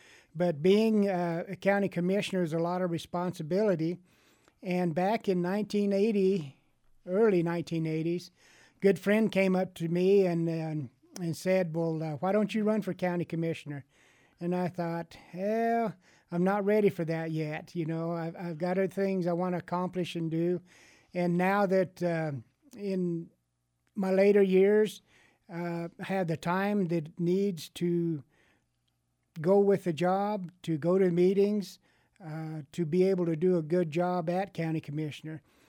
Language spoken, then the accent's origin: English; Delta, United States; I was born and raised in Delta.